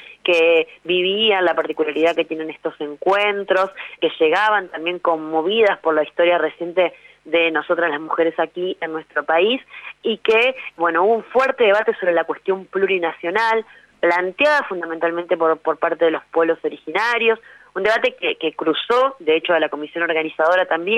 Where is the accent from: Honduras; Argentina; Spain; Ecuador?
Argentina; La Plata, Buenos Aires Province; yo soy de La Plata, que nos tiene como anfitrionas a nosotras las platenses